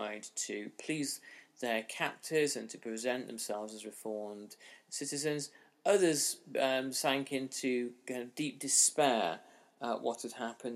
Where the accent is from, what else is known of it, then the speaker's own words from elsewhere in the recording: Hong Kong; my own experience of growing up in Hong Kong in the 1980s and passing over to China fairly frequently